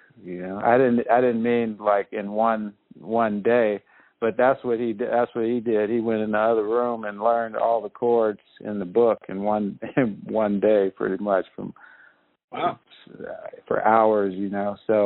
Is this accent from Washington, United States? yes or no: no; California, United States; the experience of reality of growing up in South Central. And one of my first images was the military with guns in South Central in my neighborhood, like right down the street from me.